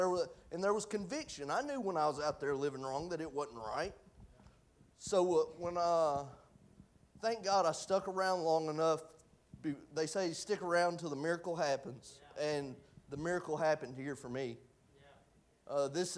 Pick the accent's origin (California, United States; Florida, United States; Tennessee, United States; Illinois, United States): Tennessee, United States; Franklin; also born or lived in New Bern; I was born in New Bern, North Carolina, May 27th, 1993. I'm 30 years old, but I grew up right down the road in Franklin, Tennessee.